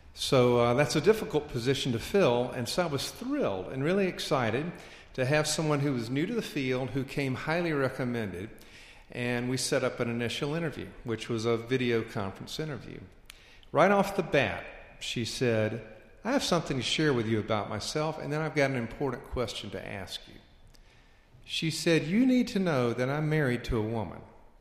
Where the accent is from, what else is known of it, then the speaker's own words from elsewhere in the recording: the South, United States; I was raised as a Southerner in the Southern Baptist Church, not exactly a hotbed of liberalism.